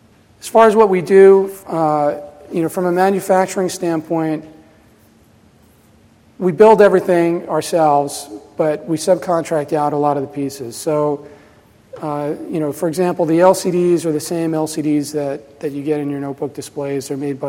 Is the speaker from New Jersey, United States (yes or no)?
yes; New Jersey, United States; Growing up in New Jersey, we had a lot of video games. I grew up in the 70s and early 80s, and video games were everywhere.